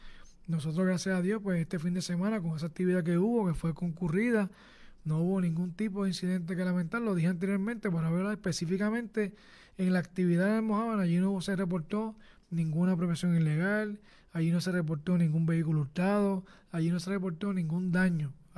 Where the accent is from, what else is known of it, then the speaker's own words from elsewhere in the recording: Lares, Puerto Rico; específicamente yo les hablo de mi pueblo en Lares. Así que Lares es un pueblo que es bien visitado, o sea, bien concurrido, tiene una población flotante bien alta.